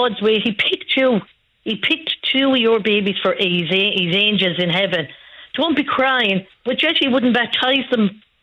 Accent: Galway, Connacht, Ireland; from Galway.

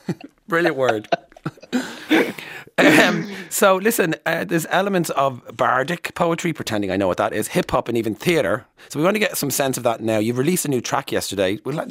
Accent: Ireland; we would be, I suppose, very proud of our heritage in terms of being Irish, wouldn't we?

